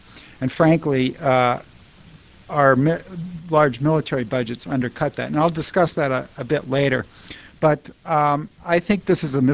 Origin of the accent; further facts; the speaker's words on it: United States; if you look at it as an American, most Americans aren't aware of this